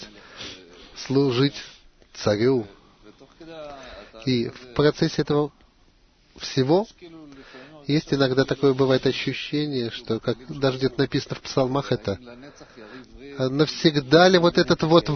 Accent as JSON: {"language": "Russian", "town": "Tel Aviv", "region": "Tel Aviv District", "country": "Israel", "said": "Я из Тель-Авива центрального."}